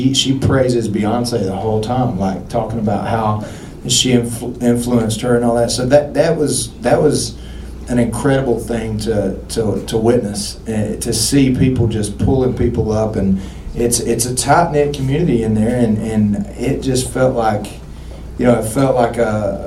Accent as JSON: {"language": "English", "region": "Alabama", "country": "United States", "said": "I'm from North Alabama, where the Appalachian Mountains come down the top half of the state."}